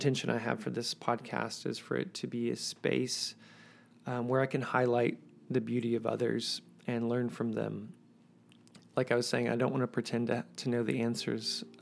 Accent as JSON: {"language": "English", "town": "Waco", "region": "Texas", "country": "United States", "tie": "born or raised there", "said": "I was born and raised in Waco, Texas."}